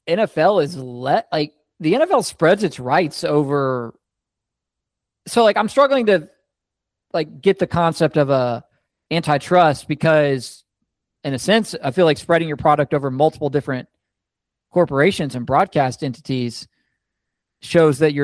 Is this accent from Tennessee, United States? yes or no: yes; Bartlett, Tennessee, United States; Yeah, how about Bartlett, man? My hometown on the map, playing on ESPN